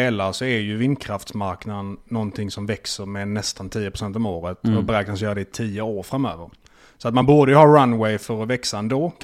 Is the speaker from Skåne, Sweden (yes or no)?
yes; Malmö, Skåne, Sweden; Jag är ju från Malmö så det var lättare för mig.